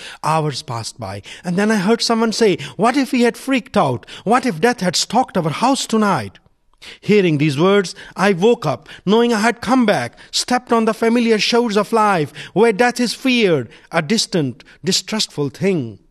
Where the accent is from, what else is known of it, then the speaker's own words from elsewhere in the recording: Nepal; since I come from Nepal, it will be okay for me.